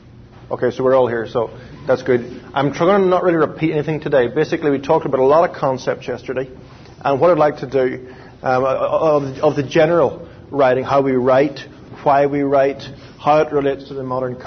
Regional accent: Ireland; I'm Irish, so I have to talk to you like I'm having a conversation.

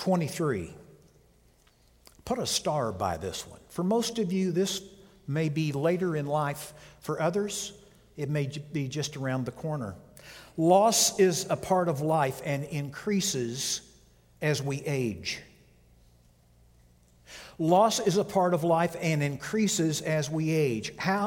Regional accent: Missouri, United States; I grew up in Southwest Missouri and spent many a night in a cellar down with the potatoes and green beans.

